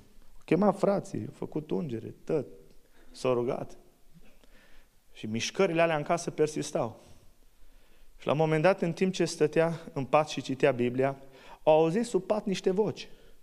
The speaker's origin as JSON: {"language": "Romanian", "country": "Romania", "said": "Noi suntem români, noi am fost învățați greșit."}